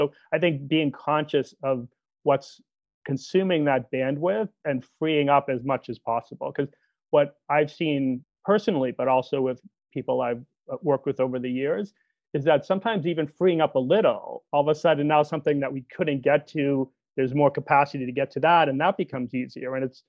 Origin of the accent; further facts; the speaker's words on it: New England, United States; I grew up in New England, right, on a beach.